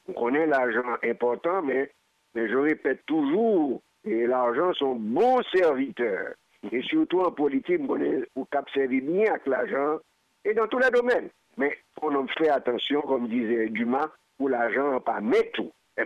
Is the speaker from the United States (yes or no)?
no; Haiti; en tant qu'haïtien, en tant que monde qui est conscient de appartenance li